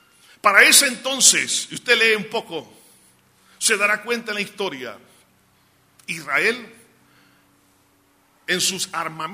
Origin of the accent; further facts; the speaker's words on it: El Salvador; si eso nos hubiera sucedido a nosotros aquí como nación salvadoreña